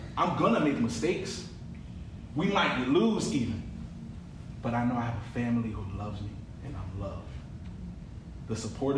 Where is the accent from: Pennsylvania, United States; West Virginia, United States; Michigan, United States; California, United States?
Pennsylvania, United States; Philadelphia; We play against my hometown, Philly. So I'm a little bit of a traitor in some sense.